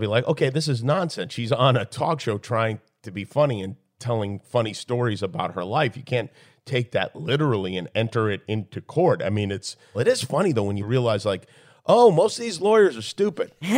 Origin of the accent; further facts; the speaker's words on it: Ireland; Like, I'm racist. I'm Irish. How can I be racist?